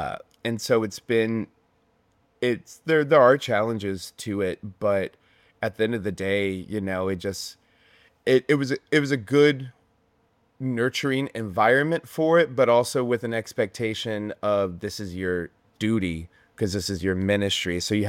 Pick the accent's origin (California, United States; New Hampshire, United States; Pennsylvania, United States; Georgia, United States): Pennsylvania, United States; I spent 22 years in PA growing up, so I feel really strongly attached to there as well.